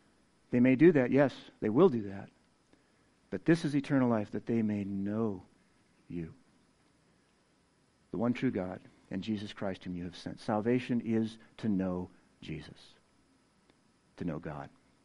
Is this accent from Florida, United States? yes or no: no; Virginia, United States; Forgive me, I'm from Virginia.